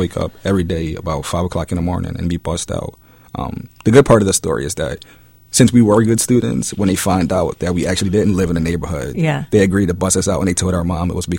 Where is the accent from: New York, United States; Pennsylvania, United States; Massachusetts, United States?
Pennsylvania, United States; Philadelphia; So although I grew up in North Philadelphia, born and raised, I attended school in the Roxborough section of the city at Shelton Elementary.